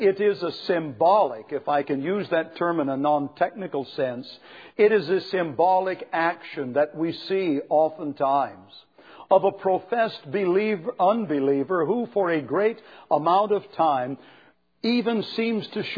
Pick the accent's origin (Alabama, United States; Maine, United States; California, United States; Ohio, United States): California, United States; And of course, I was from California, so I was the brunt of everything. I was sort of skewered and roasted slowly for being from California.